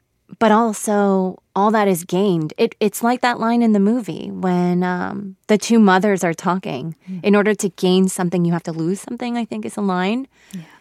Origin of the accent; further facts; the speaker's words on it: Los Angeles, California, United States; growing up in Los Angeles, he is the reason why I know who Greta Garbo is